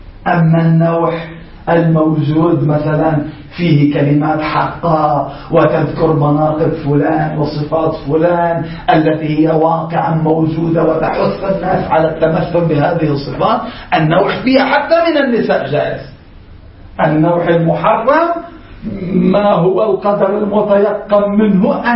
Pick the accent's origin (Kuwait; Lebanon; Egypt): Lebanon; عندنا في لبنان